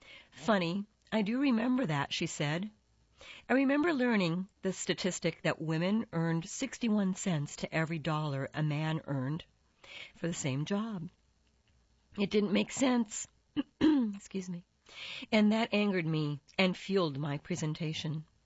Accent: the South, United States; because I'm from the South, I appreciate that.

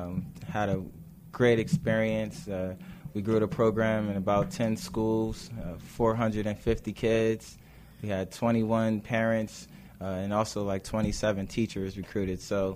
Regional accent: Bridgeport, Connecticut, United States; I'm from Connecticut, Bridgeport, Connecticut, that is, and I was the first community organizer

